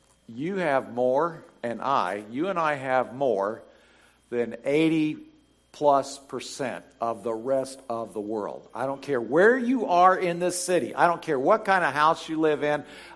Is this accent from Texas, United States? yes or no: no; Calhoun, Georgia, United States; This is in my hometown of Calhoun, Georgia.